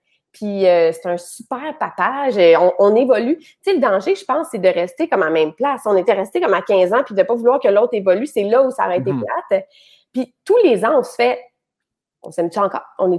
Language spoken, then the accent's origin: French; Montreal, Quebec, Canada; moi, je viens de Montréal, là, le plateau, mais quand c'était ouvrier, là, pas le plateau hot, là.